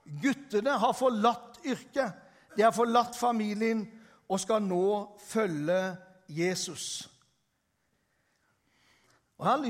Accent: Grimstad, Agder, Norway; fordi at hjemme i Grimstad så er en annen av mine barndoms- eller ungdomsvenner på besøk.

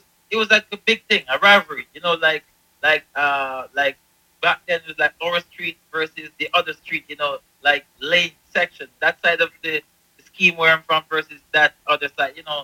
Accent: Sagamore, Westmoreland, Jamaica; Yes, so I was born and raised here in Jamaica from a local community in Westmoreland. Okay. That's on the western region of Jamaica. I'm from Sagamore.

